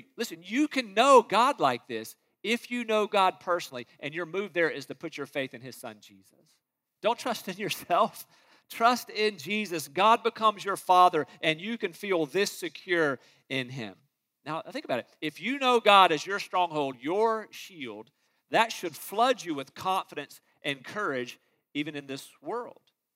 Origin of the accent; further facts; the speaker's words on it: Rocky Mount, North Carolina, United States; Mine, growing up in Rocky Mountain, North Carolina, mine was the Griffons.